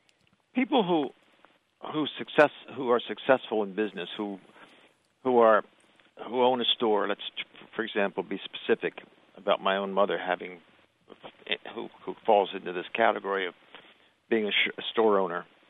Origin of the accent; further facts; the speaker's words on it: New Jersey, United States; My mother had a dress shop in my hometown, which is in southern New Jersey